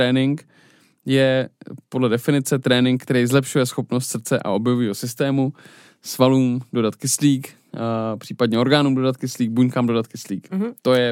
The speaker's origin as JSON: {"language": "Czech", "town": "Liberec", "region": "Liberec Region", "country": "Czechia", "said": "já jsem z Liberce, tam je to hodně oblíbený"}